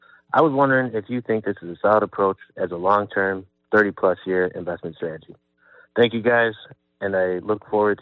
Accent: Illinois, United States; from Illinois. I'm 26 years old

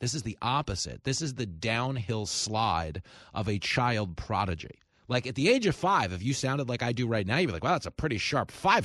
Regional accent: Levittown, United States; I grew up down the house from Bob Levinson. He grew up where I grew up in Levittown.

